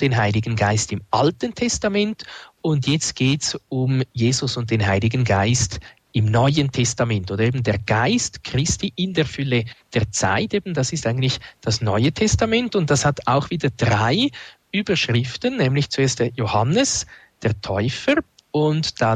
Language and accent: German; Switzerland; Als Schweizer hat man da meistens ein bisschen Mühe.